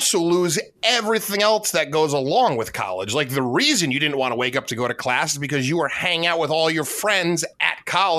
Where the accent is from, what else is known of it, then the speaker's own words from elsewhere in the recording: Tennessee, United States; I don't want to be a hater on my home state.